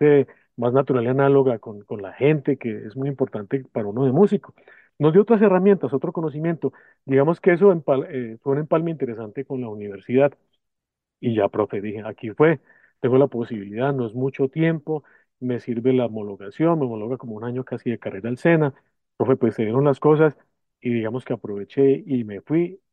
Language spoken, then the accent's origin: Spanish; Quindío, Colombia; Yo que vengo del Quindío, pues el Quindío es una zona de pasillos, bambucos, toda esta música es muy arraigada ahí.